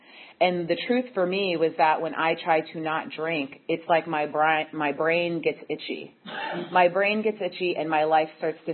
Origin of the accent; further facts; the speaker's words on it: Chico, California, United States; I'm from Chico.